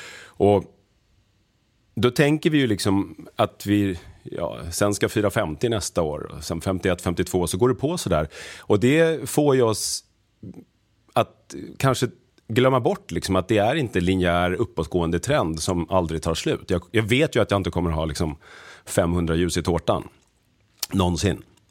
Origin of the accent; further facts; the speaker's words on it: Sweden; jag som svensk man